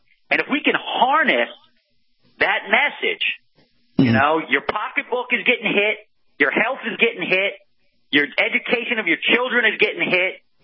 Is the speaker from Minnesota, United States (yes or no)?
no; Philadelphia, Pennsylvania, United States; as much as I'm from Philly and love sports.